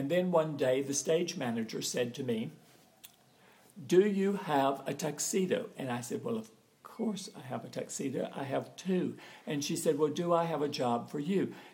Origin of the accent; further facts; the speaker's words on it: Texas, United States; born there; now in New York, United States; I was born in Texas, but I am not a Texan. I'm a New Yorker